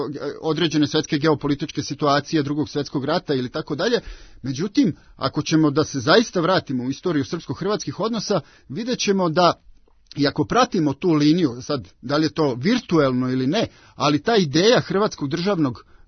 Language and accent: Serbian; Vojvodina, Serbia; Ja sećam se dobro 90. godina i dolazim iz Vojvodine i dobro su mi poznati ti događaji.